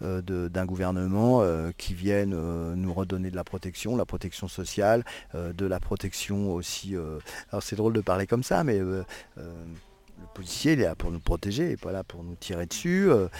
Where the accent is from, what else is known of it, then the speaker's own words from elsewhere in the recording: Saint-Nazaire, Pays de la Loire, France; Moi, je viens de Saint-Nazaire, en Loire-Atlantique.